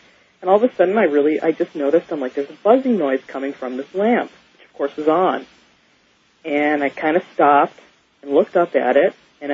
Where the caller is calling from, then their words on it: Kenmore, New York, United States; I'm from Buffalo, New York. Well, actually, Kenmore is a suburb.